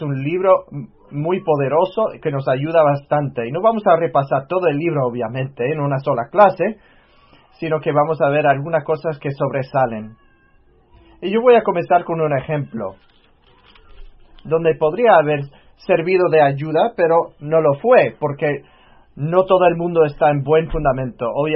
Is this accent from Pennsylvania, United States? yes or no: yes; Pennsylvania, United States; yo soy de Pensilvania